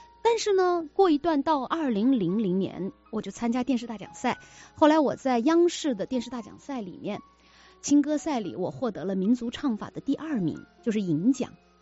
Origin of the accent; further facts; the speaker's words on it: Guizhou, China; 我在法国的舞台上唱着我们家乡贵州的民歌